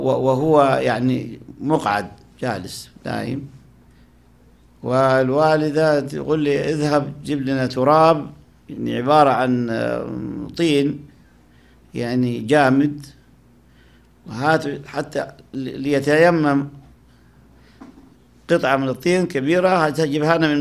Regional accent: Sohag Governorate, Egypt; خاصة عندنا من الجنوب، جنوب الصعيد يعرفونها، هذه مركز البري، أنا محافظة سوهاج

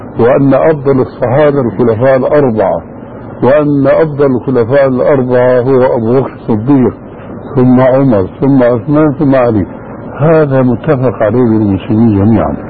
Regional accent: Syria

